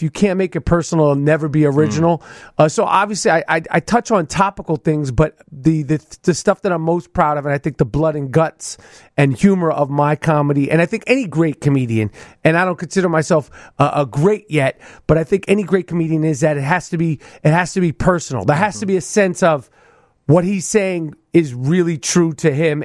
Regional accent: New York, United States; born or raised there

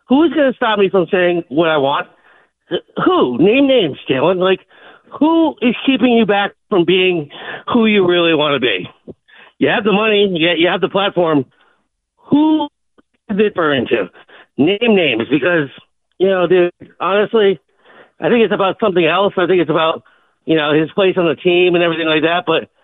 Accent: Newmarket, New Hampshire, United States; I'm calling you from Rhode Island, but I grew up in Newmarket.

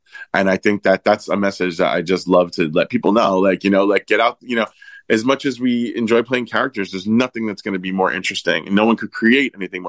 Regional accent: Florida, United States; also born or lived in Brooklyn; I'm from Florida. I mean, I'm Italian from Brooklyn, but I grew up in Florida. I still live half of the year in Florida.

